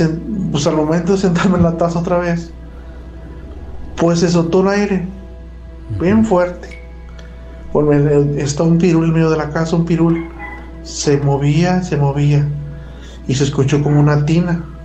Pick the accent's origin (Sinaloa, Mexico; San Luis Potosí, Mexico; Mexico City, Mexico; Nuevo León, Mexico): Nuevo León, Mexico; Monterrey; Soy de Monterrey.